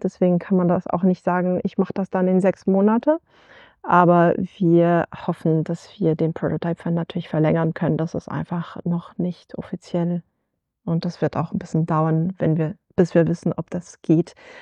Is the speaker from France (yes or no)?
yes; France; moved away as an adult; now in Germany; Ich komme eigentlich aus Frankreich, habe da Literatur studiert und bin dann nach Deutschland gezogen